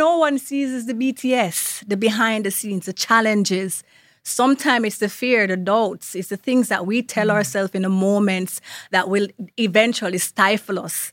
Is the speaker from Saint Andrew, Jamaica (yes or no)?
no; Kingston, Jamaica; Growing up in Kingston in Waterhouse, I had to decide.